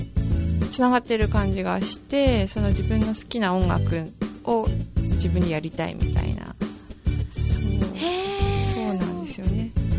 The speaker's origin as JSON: {"language": "Japanese", "region": "Toyama", "country": "Japan", "tie": "born or raised there", "said": "地元が富山で、富山にいる時に高校時代にテレビとか見て真似してたのがあったんですけど"}